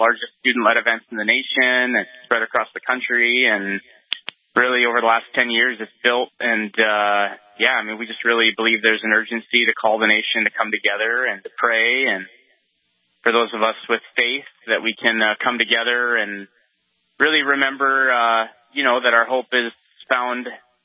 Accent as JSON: {"language": "English", "town": "Grand Forks", "region": "North Dakota", "country": "United States", "tie": "born or raised there", "also_born_or_lived": "Fargo", "said": "From North Dakota, born and raised. Born in Grand Forks, went to high school at Oak Grove and Fargo there"}